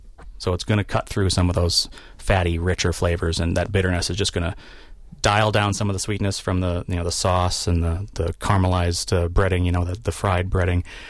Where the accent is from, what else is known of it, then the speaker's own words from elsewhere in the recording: Appleton, Wisconsin, United States; Appleton's my hometown area, so I do a good bit of dining and drinking when I'm visiting up there with family.